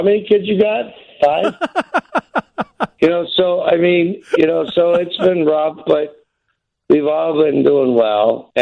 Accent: Chicago, Illinois, United States; also born or lived in Alabama; And we moved back to Illinois. And in any event, I was born in Chicago. We lived in Chicago. I myself have lived in Chicago.

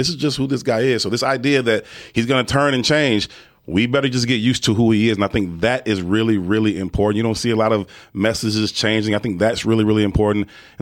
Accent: Chicago, Illinois, United States; Yeah, because I'm still a Chicagoan and I'm born and raised on the South Side, so I can rock a Sox hat.

